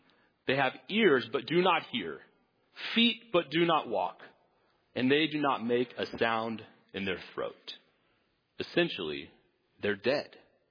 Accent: Texas, United States; Now, I'm from Texas. I didn't grow up on a farm, surprise, but I did see a lot of cows. It's inevitable if you grow up in Texas.

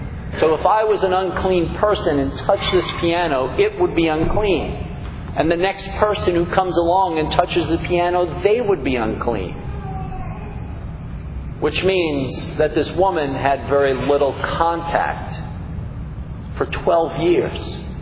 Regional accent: New York City, New York, United States; But I grew up in New York City, the largest city in the United States, population-wise.

